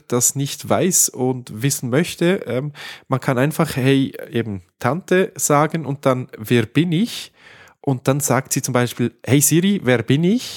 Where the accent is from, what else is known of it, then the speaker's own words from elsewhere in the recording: Switzerland; Weil bei uns in der Schweiz ist so, dass das SRF, das Schweizer Fernseh, dessen Mediathek funktioniert nicht